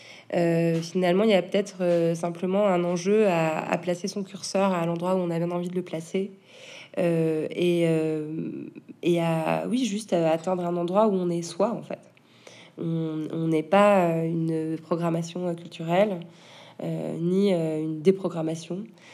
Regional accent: Marseille, Provence-Alpes-Côte d'Azur, France; mon grand-père était marseillais. Je suis marseillaise, même si ça ne se voit pas. En fait, je suis hyper marseillaise.

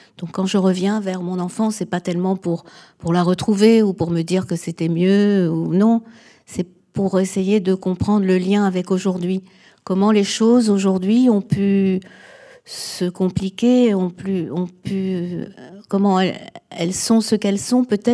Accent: France; Est-ce que je suis étrangère, moi qui suis née dans ce pays, qui ai grandi dans ce pays? Bon, évidemment, je suis française, mais j'ai l'impression d'être aussi... Il y a une part de moi qui est vraiment ancrée en Tunisie, puisque mes parents sont là aussi depuis des siècles

